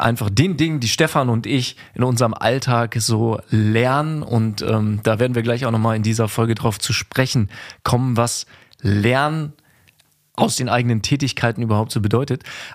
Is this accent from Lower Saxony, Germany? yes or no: yes; Göttingen, Lower Saxony, Germany; weil ich war in so einem Sportkindergarten tatsächlich und in Göttingen, wo ich aufgewachsen bin.